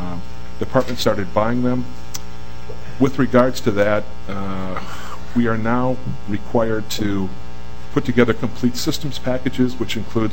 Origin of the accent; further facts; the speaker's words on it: Minnesota, United States; I'm from Minnesota, I live in Minnetonka, my office is in Hugo